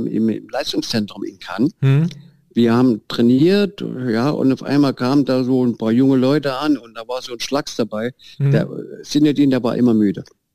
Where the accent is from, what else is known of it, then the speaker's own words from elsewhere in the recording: Mansfeld, Saxony-Anhalt, Germany; Ich bin in Mansfeld groß geworden